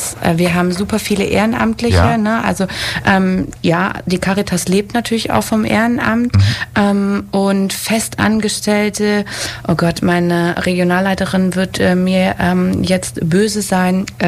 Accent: Hamburg, Germany; Ich komme eigentlich aus Hamburg

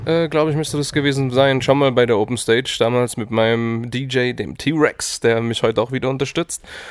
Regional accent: Ulm, Baden-Württemberg, Germany; Ich komme auch hier aus Ulm und ich bin Rapper.

